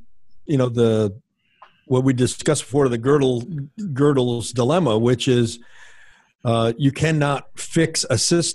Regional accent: Detroit, Michigan, United States; I know, because I'm from Detroit.

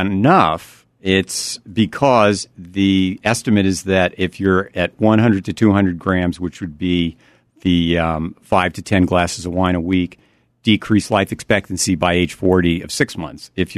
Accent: New York, United States; I'm from New York. This is the right way to pronounce words.

